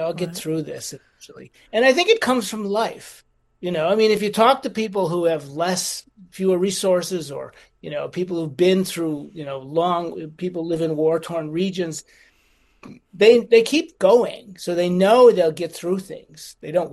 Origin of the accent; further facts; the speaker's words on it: Chicago, Illinois, United States; I grew up in Chicago, and the team, I was a fan of the Chicago White Sox